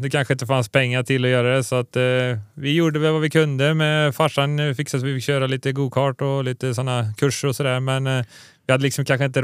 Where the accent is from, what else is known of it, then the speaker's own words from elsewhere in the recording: Värsås, Västra Götaland County, Sweden; Jag kommer från början från Värsås, som ingen vet vad det är.